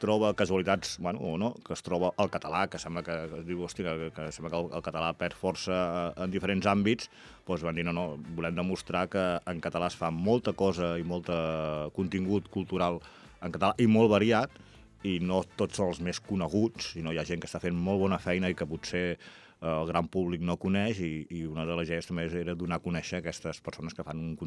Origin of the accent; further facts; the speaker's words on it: Figueres, Catalonia, Spain; jo sóc fill de Figueres.